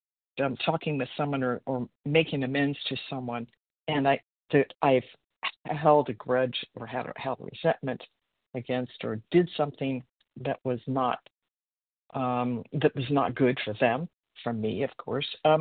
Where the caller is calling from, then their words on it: Washington, United States; Oh, sorry, Washington State. PST.